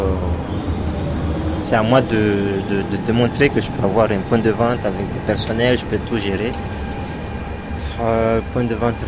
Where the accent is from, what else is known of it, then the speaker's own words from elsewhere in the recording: Comoros; Depuis le jeune âge, j'aimais lire. Quand j'étais chez moi, au Comore